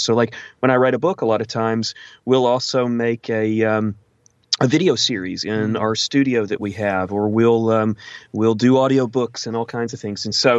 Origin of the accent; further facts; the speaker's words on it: Texas, United States; I grew up in Texas, mm-hmm. still live in Texas, right near the border of Louisiana.